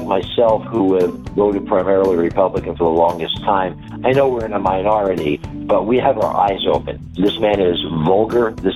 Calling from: Seattle, Washington, United States; I'm calling from Seattle, Washington.

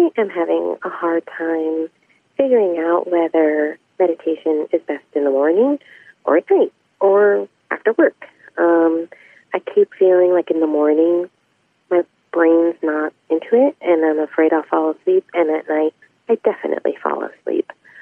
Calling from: Phoenix, Arizona, United States; I'm calling from Phoenix, Arizona

